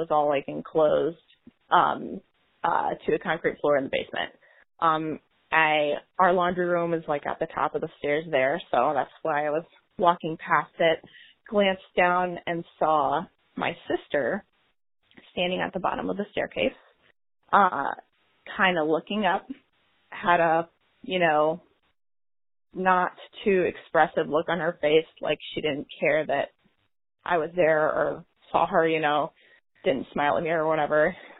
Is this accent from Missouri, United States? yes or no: yes; St. Louis, Missouri, United States